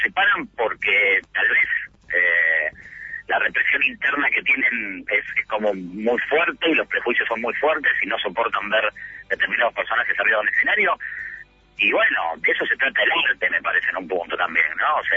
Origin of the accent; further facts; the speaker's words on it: Spain; pero nosotros somos de España